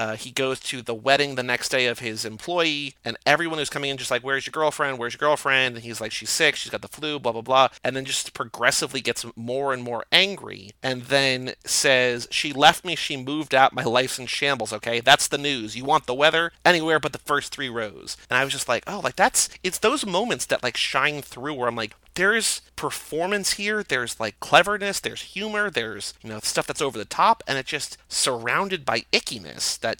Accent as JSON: {"language": "English", "region": "New York", "country": "United States", "said": "Like, we live in New York. We're from New York."}